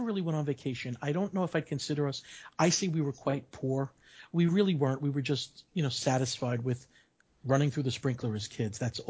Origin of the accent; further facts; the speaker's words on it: Long Island, New York, United States; moved away; And remember, I lived up north too. I wasn't always a local. I've been here 13 years. I was from Long Island, New York.